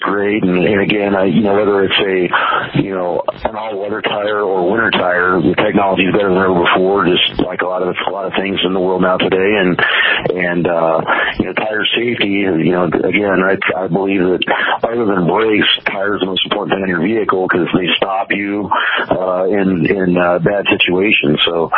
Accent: Colorado, United States; I'm originally from Colorado

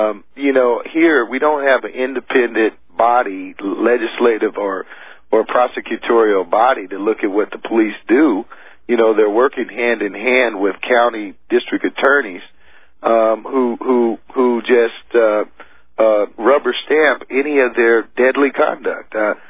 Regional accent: Portland, United States; because I grew up in Portland, and I was a Boy Scout

